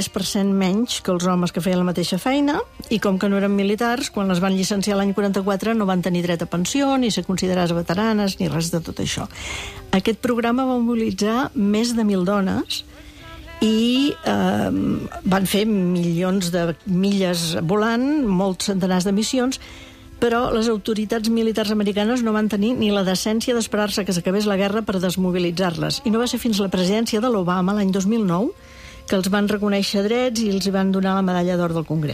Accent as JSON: {"language": "Catalan", "town": "Reus", "region": "Catalonia", "country": "Spain", "tie": "born or raised there"}